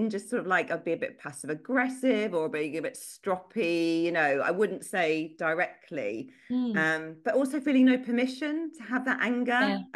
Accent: United Kingdom; I think as British people, we are quite sarcastic.

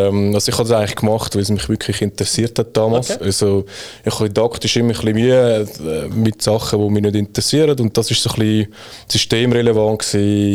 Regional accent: Zurich, Switzerland; Ich bin in Zürich aufgewachsen und geboren auch. Bin da auch in die Schule gegangen

